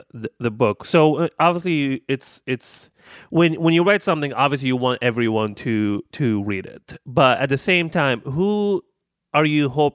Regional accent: Libya; I am 31 years old and I'm from Libya and I've been here for 7 years.

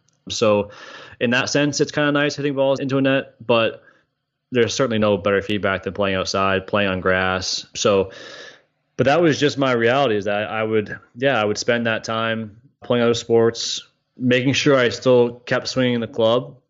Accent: Canada; So at the time, like, I'm growing up in Canada as a teenager, or let's say I'm 12, 13, 14.

